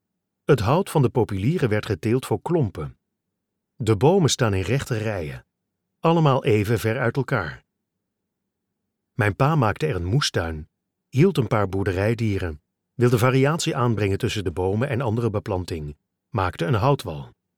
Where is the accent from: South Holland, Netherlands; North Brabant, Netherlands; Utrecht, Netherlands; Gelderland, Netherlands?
North Brabant, Netherlands; Toen ik 6 jaar oud was, kochten mijn ouders een stuk grond in de polder. Ze waren er bij toeval langs gefietst. Een hectare grond tussen de Merwede, de Afgedamde en de Bergse Maas.